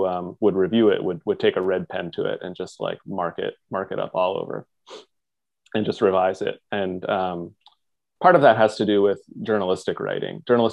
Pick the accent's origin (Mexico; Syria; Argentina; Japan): Japan; I was pretty much learning English and Japanese simultaneously growing up in Japan, being born there.